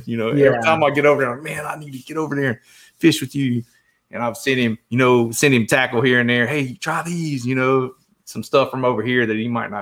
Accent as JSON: {"language": "English", "region": "Georgia", "country": "United States", "tie": "born or raised there", "said": "I grew up in Southeast Georgia, so I was very familiar with Indy Atlantic, Melbourne, Sebastian Inlet and all that, Vero Beach and all"}